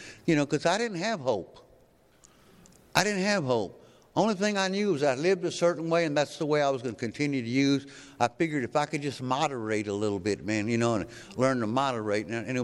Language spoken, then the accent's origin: English; Houston, Texas, United States; I'm from Houston originally, but I didn't get clean in Houston, right? I got clean in East Texas, right?